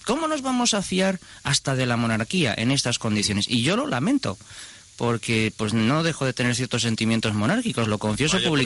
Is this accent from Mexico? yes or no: no; Valencian Community, Spain; Valencia es mi tierra